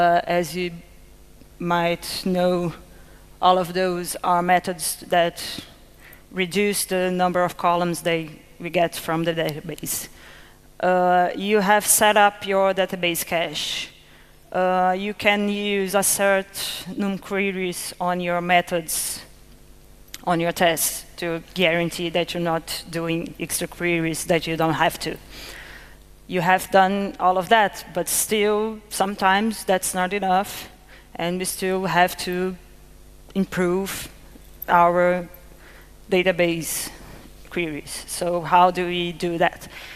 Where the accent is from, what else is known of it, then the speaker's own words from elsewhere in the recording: Niterói, Rio de Janeiro, Brazil; now in Recife, Brazil; I'm come from Niterói, that little city around there in Rio. I recently moved to Recife, that's up there north. Both very beautiful places.